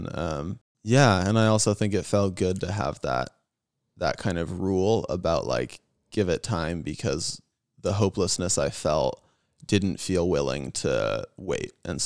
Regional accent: Santa Barbara, California, United States; I grew up here in Santa Barbara.

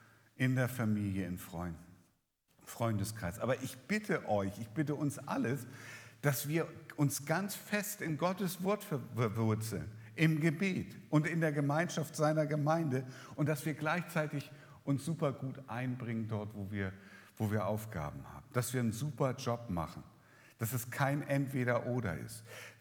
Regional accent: Northern Germany, Germany; Ich meine, bei uns in Norddeutschland nicht ganz so schlimm

